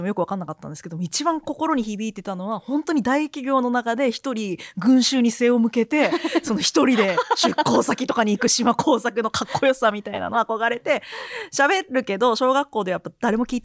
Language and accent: Japanese; Kansai, Japan; それで言うと私関西の出身なんですよね